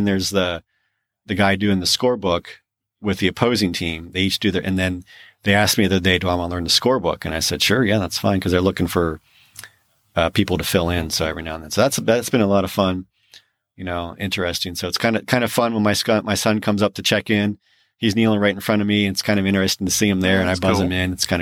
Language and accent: English; United States; I'm American. I can't pronounce it.